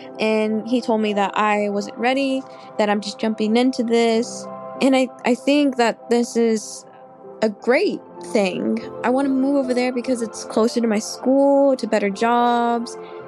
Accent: Pflugerville, Texas, United States; I'm 19. I'm from Pflugerville, Texas, which is 30 minutes away from Austin, Texas.

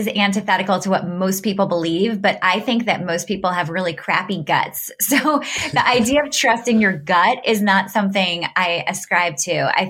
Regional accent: New York City, New York, United States; So I'm from New York City. I grew up in Manhattan, and I had a kind of unusual childhood because I was a competitive athlete.

